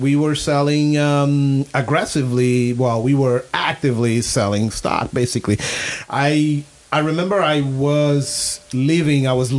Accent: Angola; because she's also from my home country of Angola.

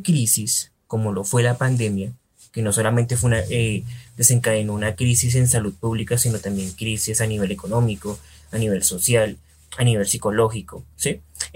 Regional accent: Colombia; soy psicólogo de Colombia

